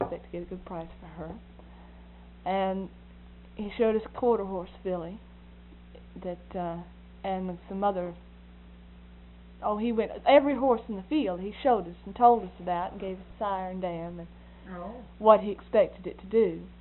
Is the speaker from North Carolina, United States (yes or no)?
yes; North Carolina, United States; from North Carolina, and I'm so interested in hunters